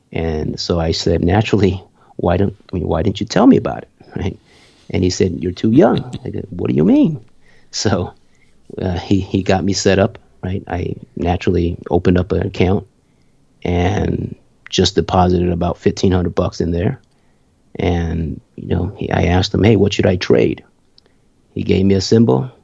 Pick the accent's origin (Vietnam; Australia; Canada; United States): Vietnam; Growing up in Vietnam, every day, 3 years old, all the way to 5 years old, I saved every bit of it.